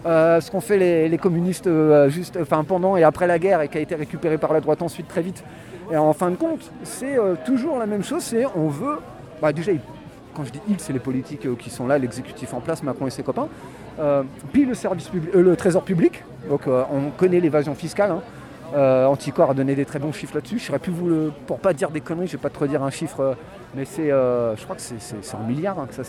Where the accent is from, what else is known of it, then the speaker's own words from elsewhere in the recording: Creil, Hauts-de-France, France; Et en fait, moi je suis né à Creil, je considère depuis longtemps que c'est déjà la banlieue, c'était notre terrain de jeu ici.